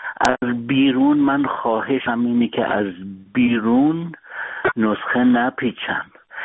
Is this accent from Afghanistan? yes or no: no; Iran; به عنوان یه ایرانی ستم دیده، رنج کشیده،